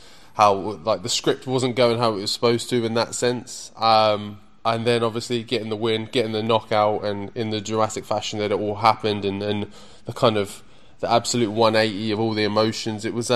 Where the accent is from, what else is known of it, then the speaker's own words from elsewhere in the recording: Ipswich, East of England, United Kingdom; like being around Ipswich all of fight week, obviously my hometown.